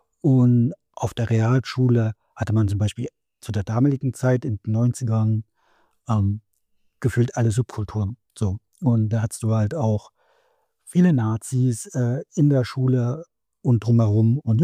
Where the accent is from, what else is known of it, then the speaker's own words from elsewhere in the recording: Leipzig, Saxony, Germany; Genau, ich glaube, man hört es auch ein wenig. Ich bin in Leipzig geboren, 1984, also jetzt mittlerweile schon 40 Jahre alt. Und dann habe ich trotzdem noch eine ostdeutsche Dorferfahrung. Sind zwar meine Eltern dann irgendwann raus aus Leipzig gezogen, in das Umland